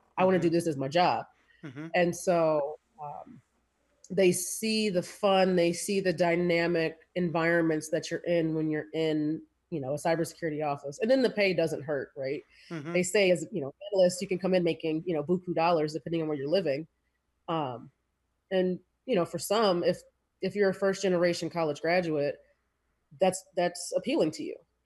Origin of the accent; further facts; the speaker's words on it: Virginia, United States; So, I'm from Northern Virginia.